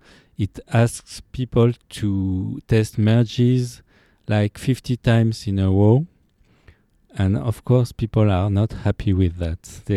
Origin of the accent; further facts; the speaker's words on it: Paris, Île-de-France, France; and I am from Paris, France.